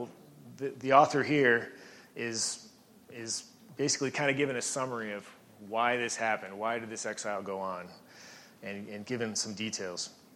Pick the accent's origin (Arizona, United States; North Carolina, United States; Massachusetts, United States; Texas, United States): Arizona, United States; Gilbert; if I'm talking to somebody out of state, I'm from Phoenix, Arizona. I'm not going to tell them I'm from Gilbert because, why, you know, what's the point?